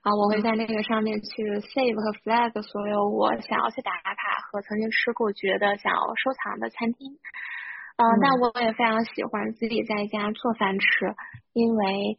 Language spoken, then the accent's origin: Chinese; Beijing, China; also born or lived in Hebei; 但是呢，我很小的时候就搬来了北京，所以我其实算是在北京成长，起来的吧